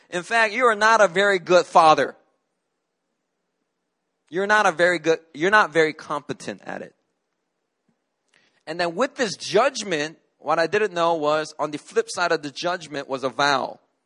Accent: Philadelphia, Pennsylvania, United States; I grew up in Philadelphia, in America. And there I was taught right away that you don't cry.

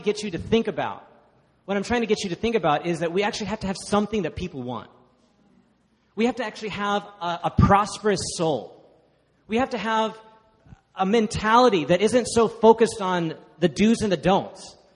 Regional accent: Dallas, Texas, United States; I grew up in a place, Dallas has, I think, per capita more churches than any other city in the country

